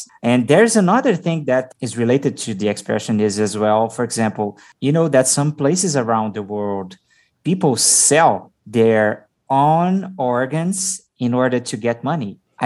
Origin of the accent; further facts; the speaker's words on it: Brazil; I am from Brazil.